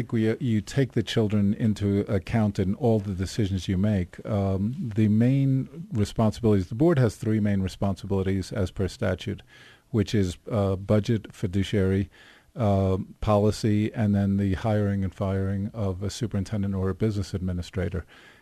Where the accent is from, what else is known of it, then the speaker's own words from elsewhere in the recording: New York, United States; now in Park City, United States; I'm originally from New York.